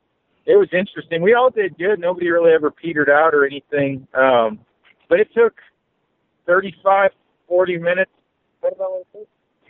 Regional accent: Oregon, United States; Well, I'm from Oregon, and it means you're gay.

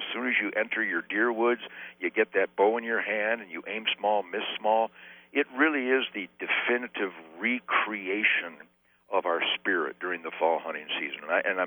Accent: Detroit, Michigan, United States; born there; I was born in Detroit in 1948, and I was literally at a deer camp in 1949, Durand.

